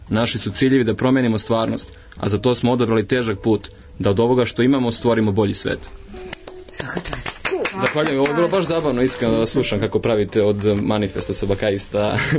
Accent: Gornji Milanovac, Šumadija and Western Serbia, Serbia; Ne, ja sam iz Gornjeg Milanovca.

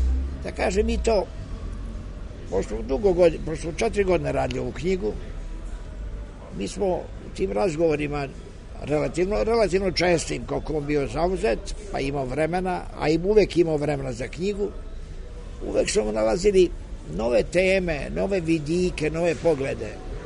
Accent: Valjevo, Kolubara District, Serbia; Ja sam Srbin iz Valjeva, razume se, imam svoju veru

